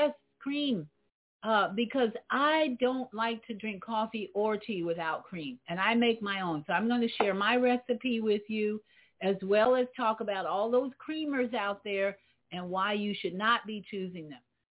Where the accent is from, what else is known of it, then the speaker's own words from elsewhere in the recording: Chicago, Illinois, United States; Chicago's my hometown, and I've visited in the last this year. I visited twice this year